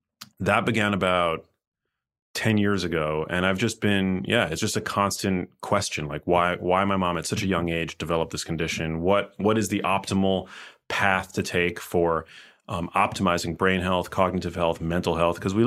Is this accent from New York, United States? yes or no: yes; New York City, New York, United States; now in Miami, United States; I'm from New York City, actually.